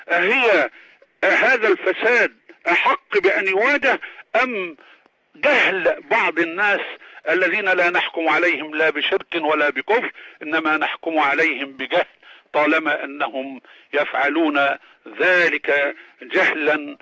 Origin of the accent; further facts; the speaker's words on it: Egypt; أما أن يكون عندنا في مصر